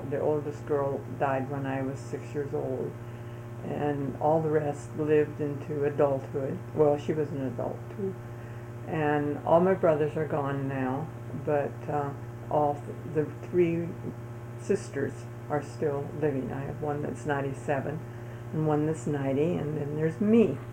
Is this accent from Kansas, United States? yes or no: yes; Kansas, United States; Well, I was born in Kansas on a farm at the end of the road, literally, and went to a one-room schoolhouse through seventh grade.